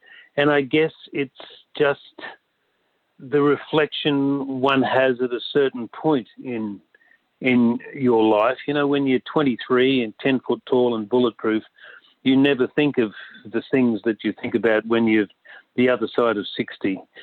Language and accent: English; Mackay, Queensland, Australia; it was only with the success of that we realised we could come back to our hometown of Mackay